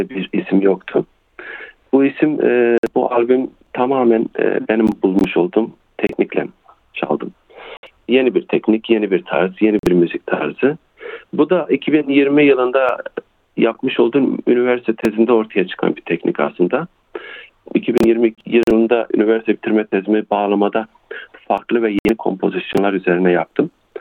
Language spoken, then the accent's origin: Turkish; Elbistan, Kahramanmaraş, Turkey; Ben 1977 yılında Maraş'ın Elbistan ilçesinde doğmuşum. Elbistan'da da Alevi dedelerin yoğun yaşadığı bir bölge olduğu için orada yetişmişim